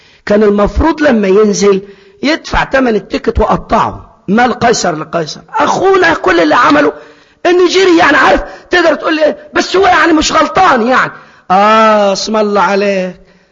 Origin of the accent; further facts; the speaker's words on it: Egypt; زي ما تعودت كمصري